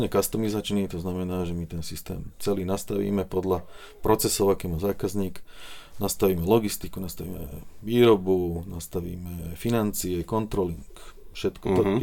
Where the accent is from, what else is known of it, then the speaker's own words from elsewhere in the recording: Smolenice, Trnava Region, Slovakia; Ja pochádzam zo Smolenic a tam v podstate som, dá sa povedať, že narodil som sa tam a žijem tam celý život, takže aj tam bývame.